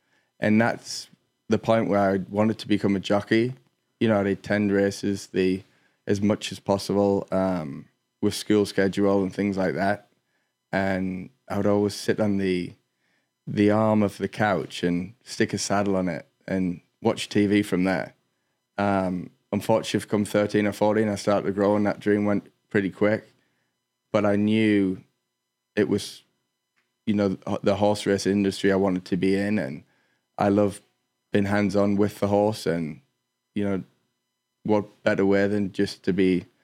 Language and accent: English; England, United Kingdom; You know, growing up in England, it was always a dream of mine to move to the United States.